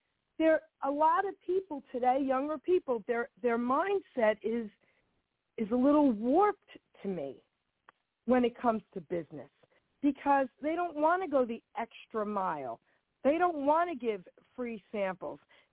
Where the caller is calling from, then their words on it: New Jersey, United States; from New Jersey. How are you?